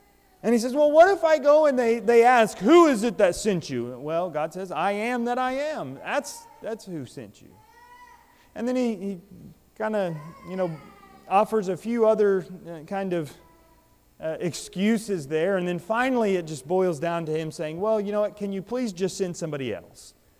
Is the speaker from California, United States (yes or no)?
yes; California, United States; When I was growing up in California, sometimes you'd see on the news there's these police pursuits.